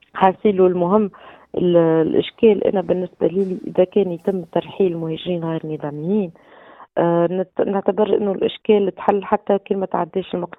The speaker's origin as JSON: {"language": "Arabic", "country": "Tunisia", "said": "احنا كدوله تونسيه"}